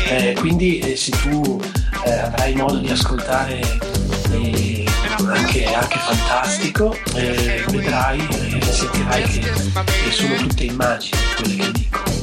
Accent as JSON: {"language": "Italian", "town": "Mantua", "region": "Lombardy", "country": "Italy", "tie": "born there", "said": "Allora, sì, io sono nato a Mantova e mio papà è di Catania e abbiamo la campagna lì, un paese vicino a Catania che si chiama Mineo"}